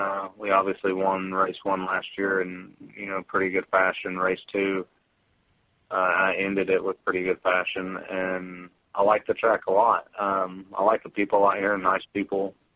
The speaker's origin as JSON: {"language": "English", "country": "United States", "said": "just because we're, you know, we're from the States, and it's made my transition a lot easier"}